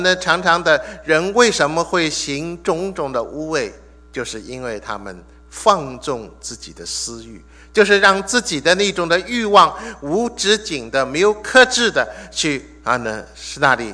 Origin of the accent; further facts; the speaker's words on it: China; 我觉得这句话特别是跟我们中国人讲的，因为我们中国人常常说什么